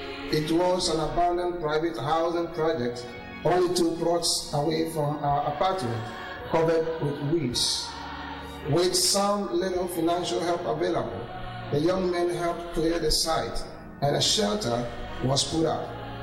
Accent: Ghana; as a Ghanaian, I have a greater understanding of my people and their potentials

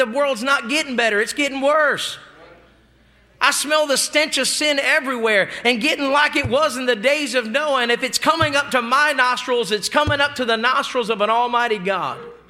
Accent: Salisbury, Maryland, United States; My hometown is called the Crossroads of Delmarva. There's three states there, Delaware, Maryland, Virginia, all connected in a peninsula. And right smack and dab in the middle is Salisbury.

